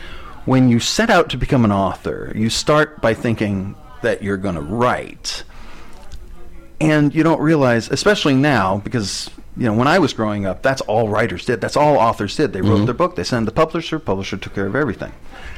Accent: Santa Ana, California, United States; Actually, I grew up in Santa Ana, and I went to Santa Ana Valley High School, Falcons, hello

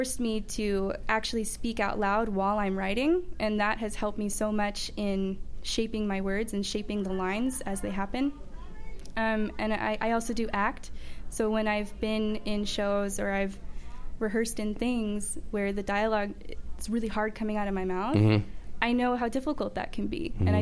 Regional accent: Kansas, United States; I grew up in Kansas, and my dad would take me out to Blimpie's when I was a girl

